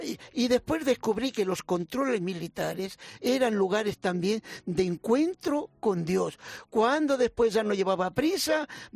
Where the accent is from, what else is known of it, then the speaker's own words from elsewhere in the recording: Navalcán, Castilla-La Mancha, Spain; Yo soy de Toledo, de un pueblo, Navarcán.